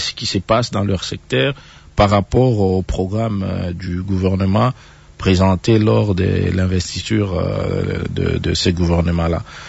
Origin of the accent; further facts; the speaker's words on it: DR Congo; pour que nous tous, en tant que Congolais, chacun, en ce qui les concerne, prenne sa responsabilité